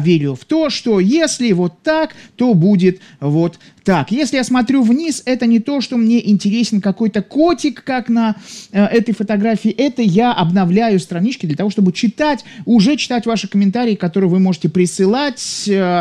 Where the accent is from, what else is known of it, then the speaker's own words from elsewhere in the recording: Saint Petersburg, Russia; я тоже из Петербурга, веду эту трансляцию. Замечательный, классный город, рад, что родился в нем.